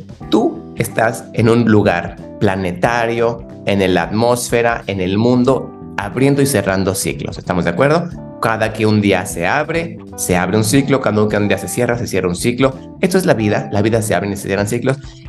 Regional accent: Mexico; ¿será que la cercanía con los gringos nos está haciendo como medios gringos a los mexicanos?

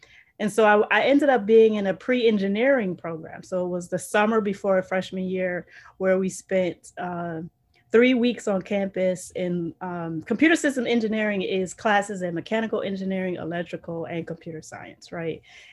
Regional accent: New Jersey, United States; I'm from the generation, I'm from New Jersey. I'm from the generation that played outside.

